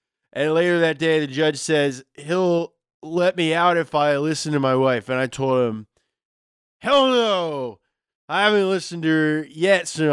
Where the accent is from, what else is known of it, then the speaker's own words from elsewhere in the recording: Hollister, California, United States; accent: Hollister, California; Oh, me? I'm from Hollister, California.